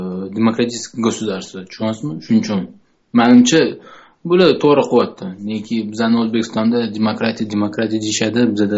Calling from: Astana, Kazakhstan; Men Ostonadan.

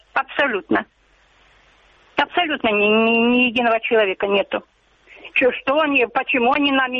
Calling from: Luhansk Oblast, Ukraine; Это беспокоит вас в Луганской области, с Троицкого района.

